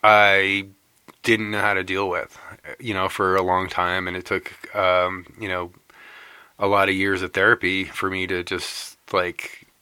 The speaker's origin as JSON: {"language": "English", "region": "New York", "country": "United States", "said": "I'm from New York State, yeah, originally."}